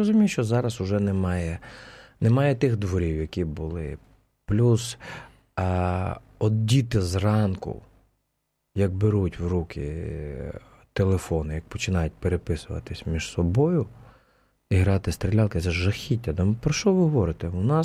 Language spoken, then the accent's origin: Ukrainian; Zakarpattia Oblast, Ukraine; Да я виріс в Латориці, у мене жабри мали з'явитися вже давно.